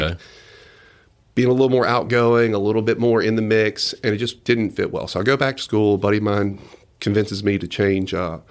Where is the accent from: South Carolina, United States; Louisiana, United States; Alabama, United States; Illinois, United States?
Louisiana, United States; Denham Springs; people who are familiar are like, hey, where are you from? Denham Springs, growing up, you know, only an hour from the coast and actually having an oil and gas presence in Louisiana.